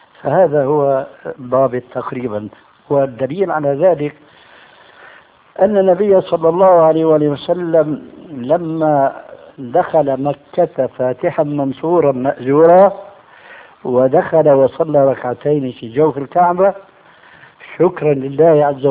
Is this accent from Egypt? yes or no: no; Levant, Syria; نضربها كما يقولون عندنا في الشام اللاوية